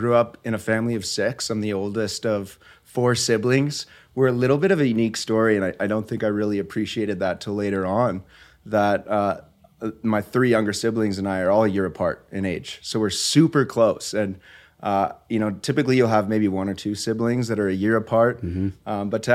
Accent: Calgary, Alberta, Canada; Grew up in Southwest Calgary, Chinook Park area.

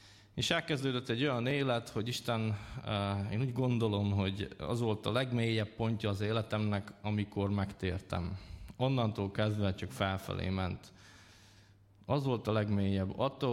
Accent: Zakarpattia Oblast, Ukraine; egy eléggé szegény családból származom. Kárpátalja, Ukrajna, és nem voltak lelkész felmenőim, és nem volt olyan családom, aki nagyon támogatott volna a hitben

